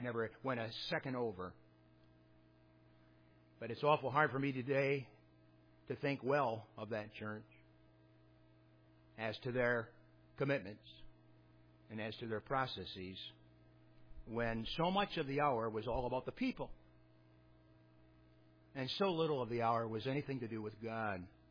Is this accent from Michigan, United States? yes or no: yes; Michigan, United States; because I'm an American, because I'm a Michigander, because I'm the son of a tool and die maker